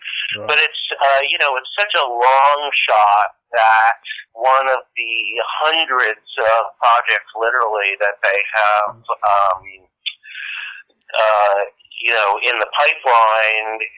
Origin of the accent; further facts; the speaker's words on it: East Coast, United States; I just moved to New York, I think, and I'm from the East Coast, so it was like moving back to my territory after being out in LA for, I think it was about a dozen years, 10 years.